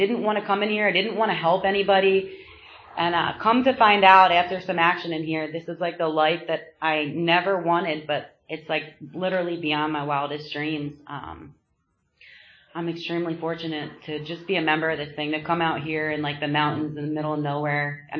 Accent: New Jersey, United States; now in Levittown, United States; I'm actually from South Jersey.

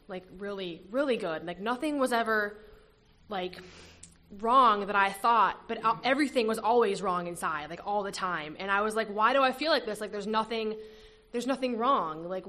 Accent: Minnesota, United States; I'm from Minnesota, actually.

